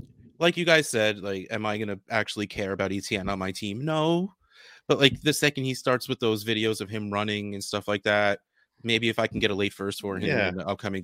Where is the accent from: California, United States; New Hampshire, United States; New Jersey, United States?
New Jersey, United States; I mean, dude, I grew up in New Jersey from my dad, who's from Brooklyn.